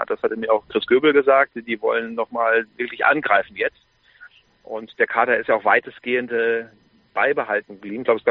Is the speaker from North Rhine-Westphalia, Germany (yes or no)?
yes; Bonn, North Rhine-Westphalia, Germany; ich komme aus Bonn, habe da studiert.